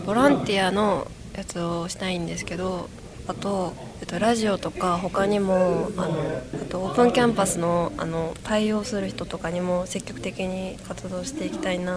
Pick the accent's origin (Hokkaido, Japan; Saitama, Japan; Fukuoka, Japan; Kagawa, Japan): Kagawa, Japan; 香川県です。